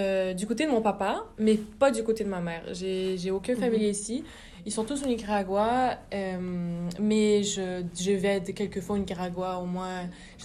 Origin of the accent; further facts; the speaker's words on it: Gatineau, Quebec, Canada; born there; moi je suis née à Gatineau, mais ce qui m'a amenée à Ottawa, c'est vraiment l'étude.